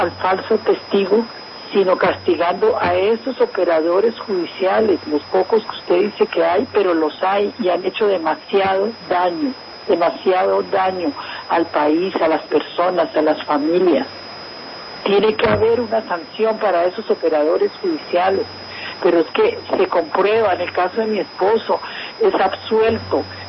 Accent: Colombia; somos todos los colombianos los que de una manera u otra estamos viviendo con angustia, con desesperación, con miedo.

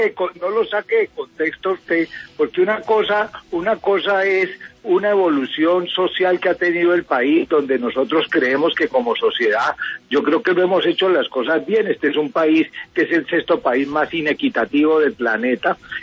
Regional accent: Colombia

